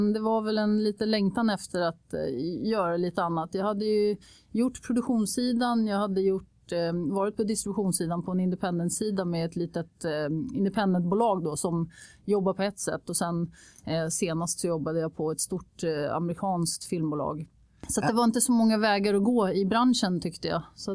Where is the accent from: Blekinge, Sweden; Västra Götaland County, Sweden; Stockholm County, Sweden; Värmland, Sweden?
Stockholm County, Sweden; Trollbäcken; Jag är en Trollbäcken hemvändare kan man väl säga. Jag är uppväxt i Trollbäcken och vände tillbaka här för ungefär 5 år sedan.